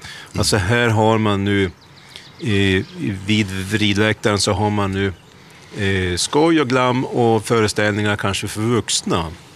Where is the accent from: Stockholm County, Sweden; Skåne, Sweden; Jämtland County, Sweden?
Jämtland County, Sweden; Krångede; born there; jag föddes i Krångede 55. Alltså oerhört länge sedan. Medeltid. Och mina föräldrar var ju då småbrukare, skogsarbetare. Far var skogsarbetare.